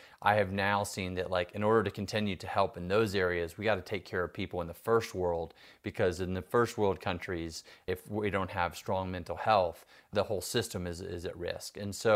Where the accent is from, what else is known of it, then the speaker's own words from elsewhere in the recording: Jackson Hole, Wyoming, United States; first responders and my hometown in Jackson Hole.